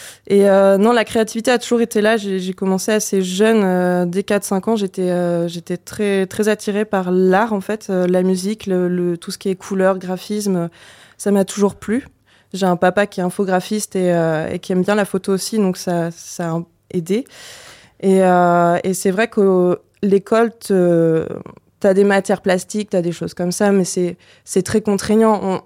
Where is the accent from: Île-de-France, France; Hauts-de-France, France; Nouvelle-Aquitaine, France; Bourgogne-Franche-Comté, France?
Hauts-de-France, France; Cambrai; born there; je viens de Cambrai, donc la blague de « je fais des bêtises », je l'ai entendue au moins 1000 fois dans ma vie. Ma maman est lilloise et mon père est cambraisien et du coup ça a donné moi qui est née à Cambrai.